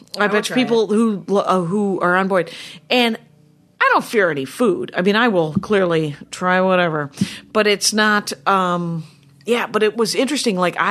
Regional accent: Wisconsin, United States; I'm from Wisconsin. It's comparable.

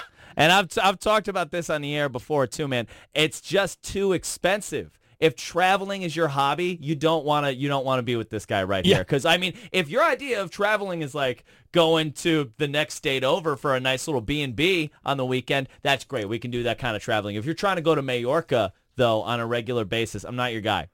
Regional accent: New York City, New York, United States; This is why I love apartment living, dude. I grew up in New York City.

